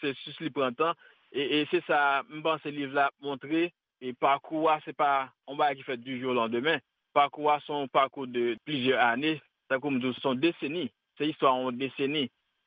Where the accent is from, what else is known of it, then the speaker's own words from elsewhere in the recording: Washington, District of Columbia, United States; French is a second language; je suis sorti quitter notre Carolina, je viens de Washington, DC. C'est là que je viens de Washington, D.C.